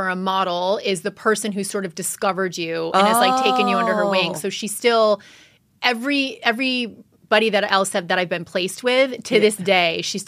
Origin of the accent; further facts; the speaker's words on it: Farmington, Connecticut, United States; Farmington, Connecticut.